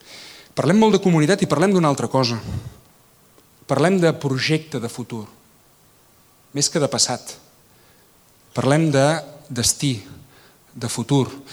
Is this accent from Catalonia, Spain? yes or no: yes; Sarrià de Ter, Catalonia, Spain; El meu poble, a Sarrià de Ter